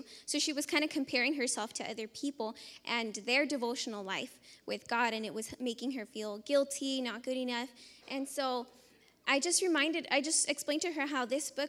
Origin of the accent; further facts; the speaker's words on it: Hesperia, California, United States; I'm from Hesperia, California.